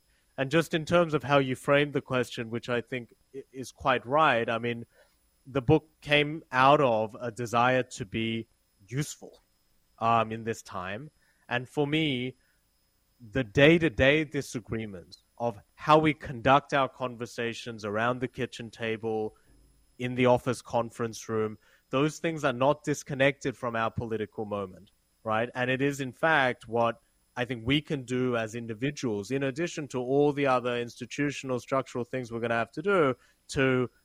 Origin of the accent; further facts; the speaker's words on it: Seoul, South Korea; values and outlooks are shaped by my parents, who are Korean, and by my childhood, just growing up in Seoul.